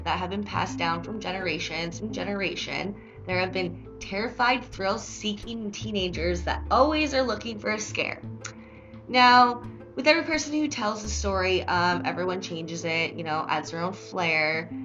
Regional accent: Ontario, Canada; I am from Ontario, so I am close to this area.

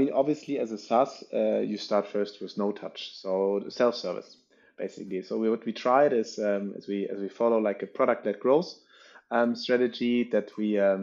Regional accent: Northern Germany, Germany; I'm the co-founder and CEO of LeadJet. I'm actually coming from Northern Germany. I have a French name.

